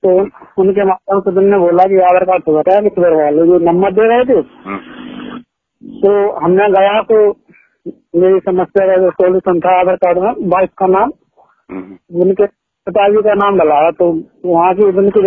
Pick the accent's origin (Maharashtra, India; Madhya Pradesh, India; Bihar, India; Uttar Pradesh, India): Madhya Pradesh, India; Naya Gaon; मैं ग्राम नया गाँव का रहने वाला हूँ